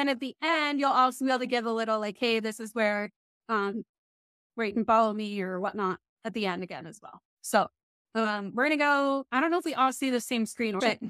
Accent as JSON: {"language": "English", "country": "Brazil", "first_language": "Portuguese", "second_language": "English", "moved": "as an adult", "lives_now": "United States", "said": "I'm originally from Brazil, so that's where the accent comes from. My first language is Portuguese. I speak Portuguese, Spanish"}